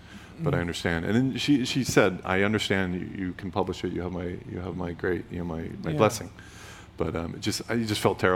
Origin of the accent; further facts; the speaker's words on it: the South, United States; And, you know, I grew up in the South, and that's not unusual for people to talk about the dead and the ghosts.